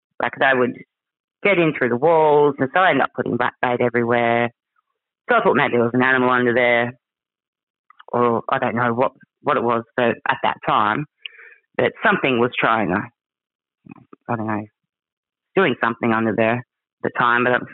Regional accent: Cow Bay, Queensland, Australia; And I grew up in the Daintree. And I grew up in Cow Bay.

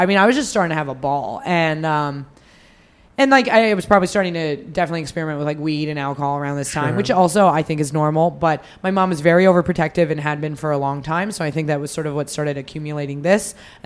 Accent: Reno, Nevada, United States; also born or lived in Sacramento; I'm from Reno. But that I at the time I'd been living in Sacramento.

